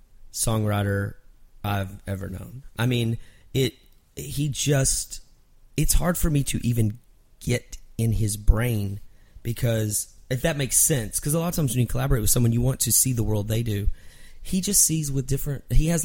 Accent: Mineral Wells, Texas, United States; I was in my hometown in Mineral Wells, Texas.

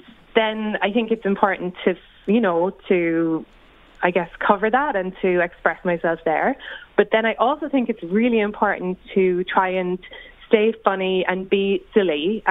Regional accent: Ireland; you know, I am Irish.

